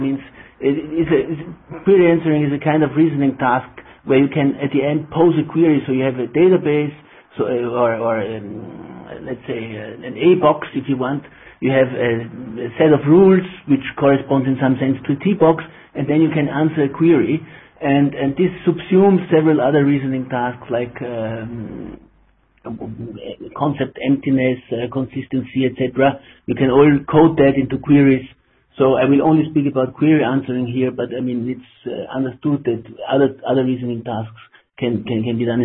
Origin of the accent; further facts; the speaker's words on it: Vienna, Austria; English is a second language; now in Oxford, United Kingdom; I have been in Oxford for 8 years, but I come from Vienna originally and from TU Vienna, and that's why my English is not really an Oxford English